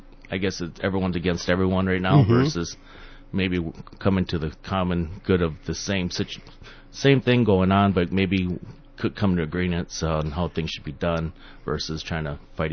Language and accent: English; Faribault, Minnesota, United States; No, actually, I was born and raised in Faribault. Then we moved over there, and it's been a great decision.